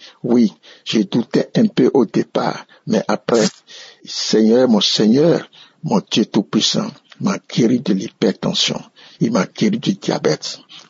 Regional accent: Benin; Je suis un Béninois vivant à Cotonou.

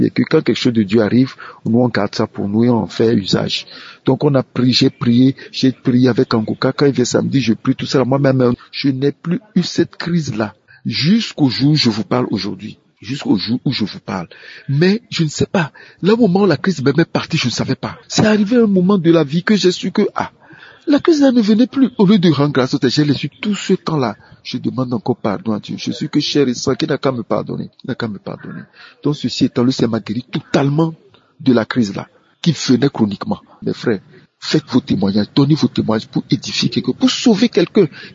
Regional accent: Togo; Je suis togolais, excusez-moi.

